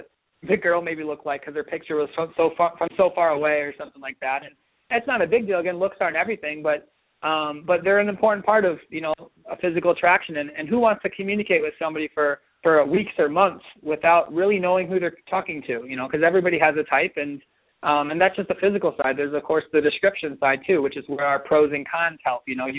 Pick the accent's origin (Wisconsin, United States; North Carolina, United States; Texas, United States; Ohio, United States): Wisconsin, United States; I'm from Wisconsin, Wisconsin-Illinois area